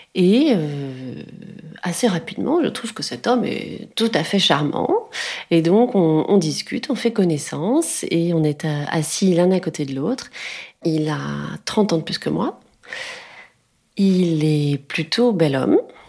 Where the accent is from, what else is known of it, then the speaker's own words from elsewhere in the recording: France; comme je suis française